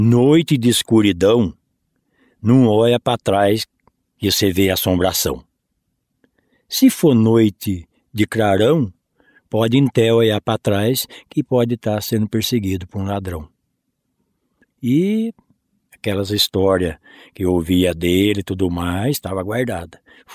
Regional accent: São Luís do Paraitinga, São Paulo, Brazil; born there; Então eu nasci lá em São Luís do Paraitinga, né? E eu tenho um sítio a 7 quilômetros lá.

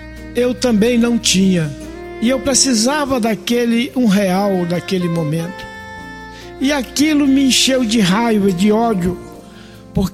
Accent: Feijó, Acre, Brazil; fui eleito prefeito de Feijó, minha terra natal

